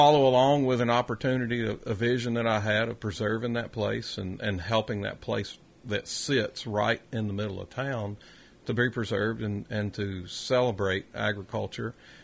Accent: Tennessee, United States; I grew up in Wilson County, just on the north side of Cedars of Lebanon State Park. Grew up helping some local dairy farmers there, and grew up with some beef cattle and some tobacco there.

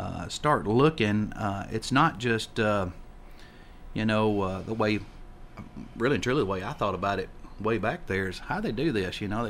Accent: Tennessee, United States; my hometown, my mom still lives there, and a lot of my kin folks and stuff in Lincoln County

